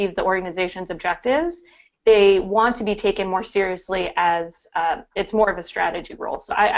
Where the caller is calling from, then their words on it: Washington, District of Columbia, United States; And then I'm joining from Washington, D.C.